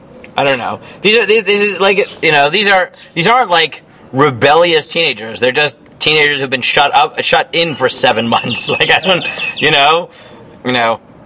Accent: United States; because, like, I grew up in America.

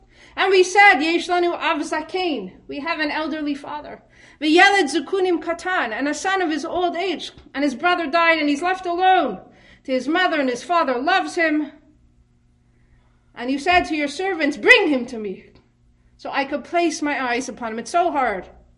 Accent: Khislavichi, Smolensk Oblast, Russia; I attended Cheder in Kaslavish. It was a small town on the border of White Russia and Russia proper. My father, his father of Moshe, was rabbi of the town.

